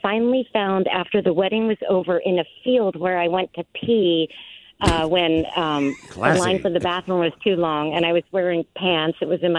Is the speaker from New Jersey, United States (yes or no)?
no; Harrisburg, Pennsylvania, United States; I'm from Perry County, which is worse than that. It's really worse than that. No stoplights in my county till a few years ago